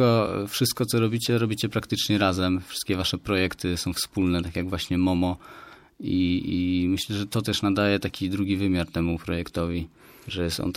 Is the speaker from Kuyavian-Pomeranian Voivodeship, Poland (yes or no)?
yes; Bydgoszcz, Kuyavian-Pomeranian Voivodeship, Poland; spotykamy się w gdańskim radiu, a jednak wszyscy jesteśmy z Bydgoszczy.